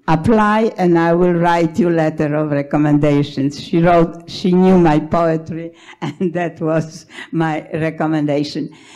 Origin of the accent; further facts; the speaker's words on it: Szczecin, West Pomeranian Voivodeship, Poland; also born or lived in Kyrgyzstan; I grew up in Szczecin, a town to which I was very strongly attached